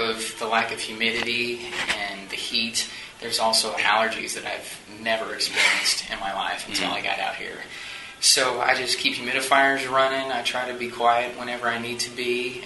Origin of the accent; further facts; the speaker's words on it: Kansas, United States; Well, yeah, I grew up in Kansas. I was a music theater major. I went to Kansas State University and did that there